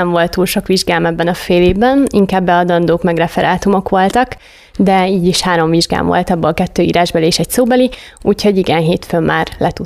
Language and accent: Hungarian; Kiskunhalas, Bács-Kiskun, Hungary; Szeged így kiskunhalasiként is nagyváros számomra is